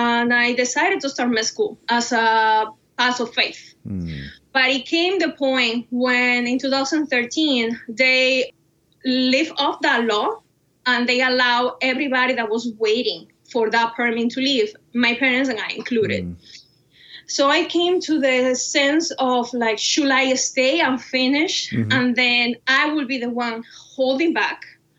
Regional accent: Cuba; moved away as an adult; now in United States; As you can tell by my name and my accent, yes, I was born and raised in Cuba. When I was 21, in the year of 2013, I had to make the most difficult decision of my life so far. And it was to leave my country

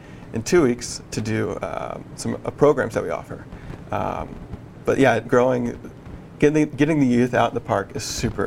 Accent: Richmond, Virginia, United States; No, I'm from Richmond, Virginia.

